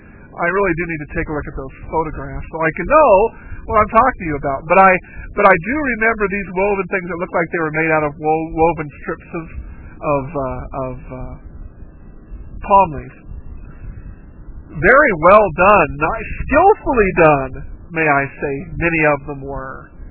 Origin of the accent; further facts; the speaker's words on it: Southwest, United States; I'm from the Southwest and there are a lot of dirt roads out here.